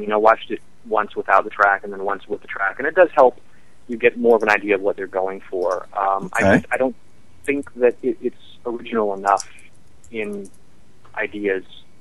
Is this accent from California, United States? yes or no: no; Nebraska, United States; I grew up in Nebraska. I ate my share of pork chop.